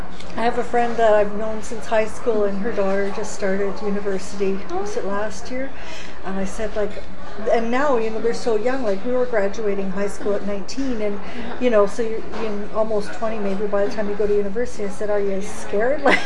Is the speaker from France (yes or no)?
no; Ottawa, Ontario, Canada; born there; also born or lived in Regina, Canada / Germany / London, Canada / Toronto, Canada; my dad was in the military, so I moved a lot when I was a kid, every 3 or 4 years. So I was born in Ottawa, and I lived in Regina. Actually, I've lived in Regina twice. And we went and lived overseas for 3 years in Germany and stuff.